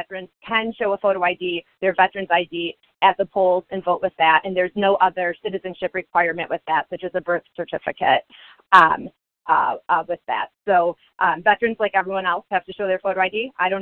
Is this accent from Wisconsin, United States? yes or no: yes; Wisconsin, United States; So I'm, based in D.C., but I'm actually from Wisconsin and, you know, in Wisconsin now.